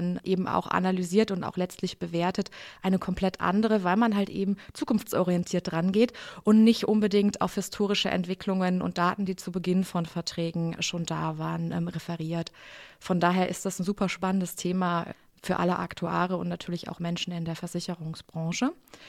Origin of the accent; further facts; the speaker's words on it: Cologne, North Rhine-Westphalia, Germany; born there; da ich ja eigentlich gebürtige Kölnerin bin, war ich natürlich auch echt froh, dass ich dann wieder in die Heimat zurück konnte.